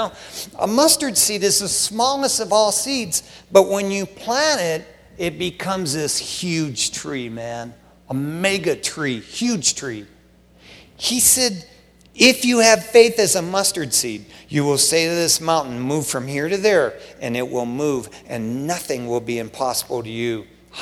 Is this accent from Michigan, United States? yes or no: no; West Covina, California, United States; When I was growing up in West Covina as a Christian, there at Rawls Church in West Covina